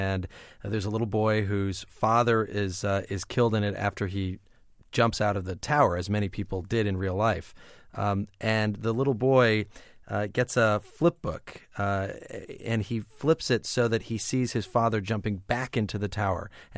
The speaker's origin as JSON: {"language": "English", "region": "Tornado Alley", "country": "United States", "tie": "born or raised there", "said": "So I grew up in Tornado Alley, and a tornado even hit my hometown when I was a kid."}